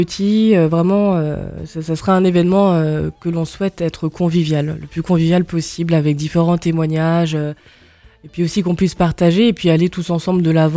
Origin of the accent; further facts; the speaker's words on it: Paris, Île-de-France, France; born there; Je suis née à Paris. En fait, je suis née dans le 15e. Donc je suis française d'origine camerounaise.